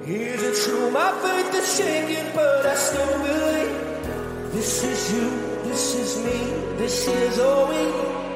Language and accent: English; Scotland, United Kingdom; I'm going to tread lightly here because I'm Scottish.